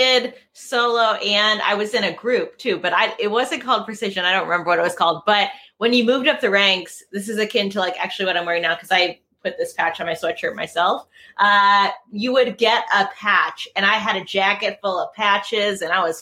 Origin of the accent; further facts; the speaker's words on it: Illinois, United States; also born or lived in Washington, United States; now in St. Louis, United States; So I live in St. Louis, Missouri now. I say I'm from here. I'm an Air Force brat, but I did a lot of growing up in Southern Illinois.